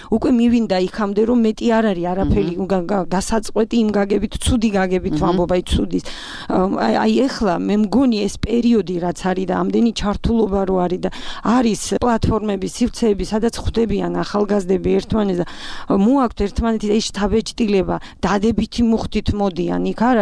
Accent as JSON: {"language": "Georgian", "region": "Abkhazia", "country": "Georgia", "tie": "born or raised there", "said": "ჩემი სამშობლოა აფხაზეთი, მე იქ დავიბადე, გავიზარდე"}